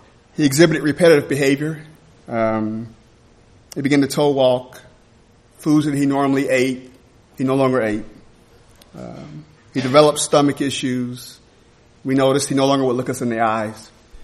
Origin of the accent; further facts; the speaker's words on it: Alabama, United States; moved away as an adult; now in Minnesota, United States; We came from Alabama, and we're really enjoying it here in Minnesota.